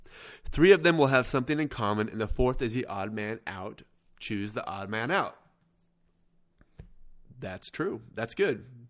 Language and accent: English; Kansas City, United States; I'm a Kansas City Chiefs fan, if anything, because I'm from Kansas City area.